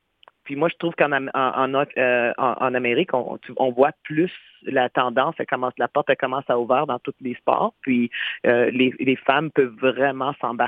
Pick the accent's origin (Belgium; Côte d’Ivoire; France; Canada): Canada; Sorel, Quebec; moi, je viens de Sorel-Québec, puis lui vient de Québec.